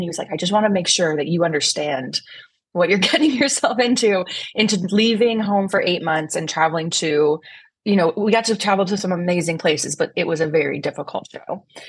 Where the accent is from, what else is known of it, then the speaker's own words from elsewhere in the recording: Cleveland, Ohio, United States; moved away; I'm from Cleveland. I grew up in a family of pest control exterminators.